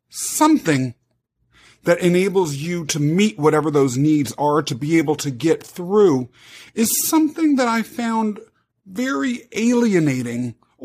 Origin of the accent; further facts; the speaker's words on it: Kansas, United States; I grew up in Kansas, Michael.